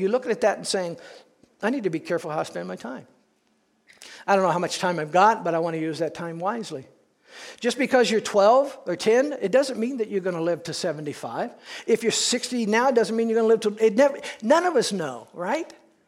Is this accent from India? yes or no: no; Peoria, Illinois, United States; I don't know, maybe that's because I grew up in Peoria.